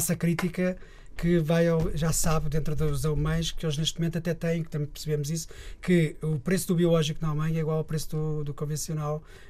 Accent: Sintra, Lisbon, Portugal; now in Porto, Portugal; Eu sou de Sintra, mas eu mudei-me para o Porto

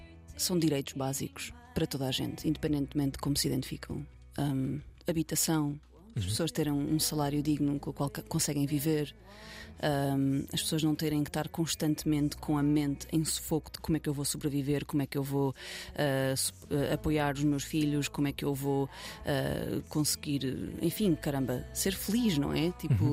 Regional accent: Lisbon, Portugal; cresci em Lisboa, portanto, não sei o que é sequer 3% da dificuldade que muitas pessoas passam neste país.

